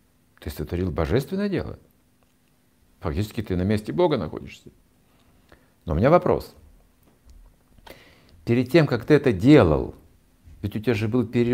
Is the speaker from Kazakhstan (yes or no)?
yes; Kazakhstan; Я уже в годах, я вообще казах, знаете, я без мяса не могу.